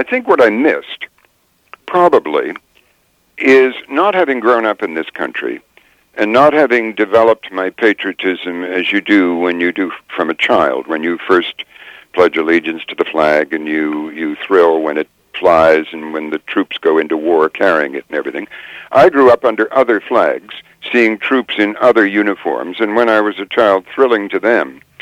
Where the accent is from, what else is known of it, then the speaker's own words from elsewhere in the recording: Canada; which was quite different from what I grew up with in Canada and looking to Britain.